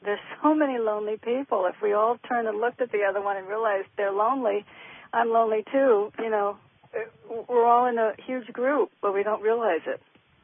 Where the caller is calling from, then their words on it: New Haven, Connecticut, United States; in Connecticut.